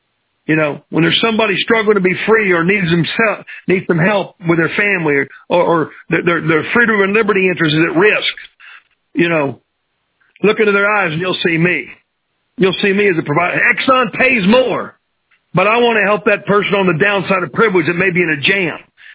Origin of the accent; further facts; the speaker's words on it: Tulsa, Oklahoma, United States; like I grew up in North Tulsa, and that wasn't the South Tulsa, the rich side of town. I grew up on the poor side of town.